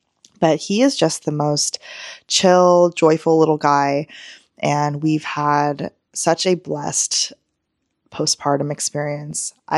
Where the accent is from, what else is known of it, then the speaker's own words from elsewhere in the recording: Morro Bay, California, United States; now in Bay Area, United States; I grew up in California in a small town called Morro Bay, California. I currently live in the Bay Area.